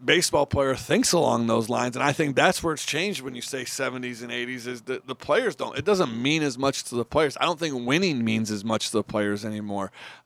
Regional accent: Chicago, Illinois, United States; I grew up in the Chicagoland area, and you follow the Cubs

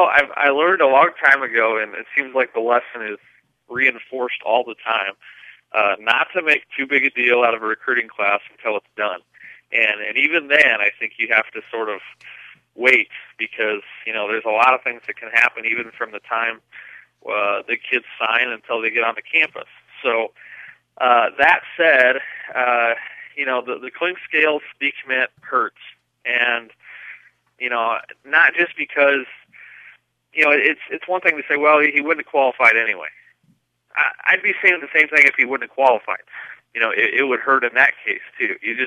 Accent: Rising City, Nebraska, United States; You're growing up in Rising City, Nebraska, you know, 7 miles down the road from Shelby.

